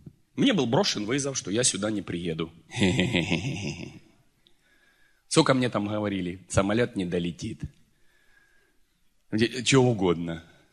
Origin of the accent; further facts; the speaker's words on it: Zaporizhzhia, Zaporizhzhia Oblast, Ukraine; born there; я хохол. Вы знаете, ну не кинешь ты хохла, я родился в Запорожье, я знаю Запорожскую сич